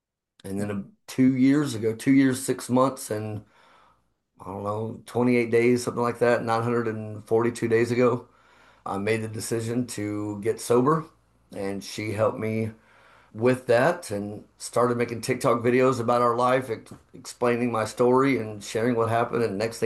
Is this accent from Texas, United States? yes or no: yes; Fort Worth, Texas, United States; Well, I am originally from Fort Worth, Dallas, Texas. I had a dream from a young age to move to California. I grew up in a musically inclined family.